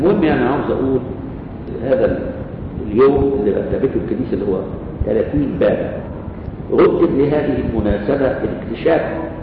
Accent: Egypt

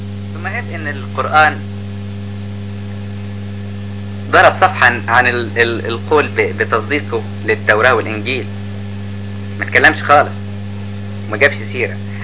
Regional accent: Upper Egypt, Egypt

